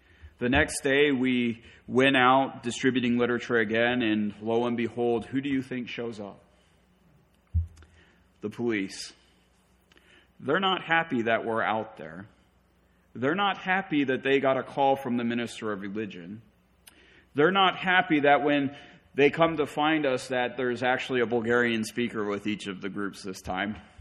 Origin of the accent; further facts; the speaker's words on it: United States; I finally convinced her I'm American. I only know one language.